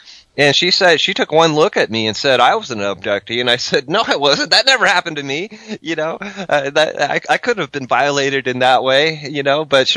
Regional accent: Ross, California, United States; I grew up in Ross, California. That's in Marin County and near Mount Tamalpais.

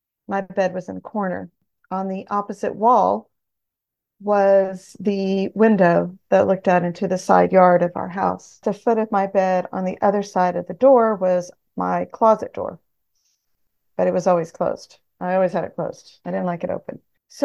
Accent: Texas, United States; I am 61 years old. I was born and raised in Central Texas. My dad was a command sergeant major at Fort Hood, Texas, while I was growing up.

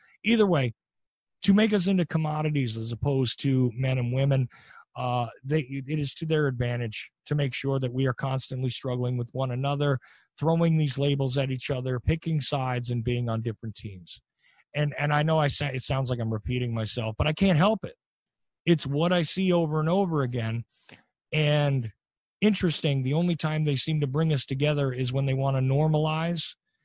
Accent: United States; So personally, look, I'm Irish and Sicilian. Of course, I'm American, but my ethnic roots are like that.

